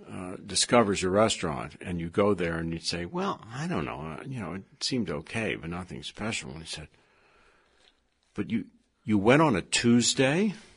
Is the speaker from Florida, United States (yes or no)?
no; Kansas City, Missouri, United States; And, of course, people where I grew up in Kansas City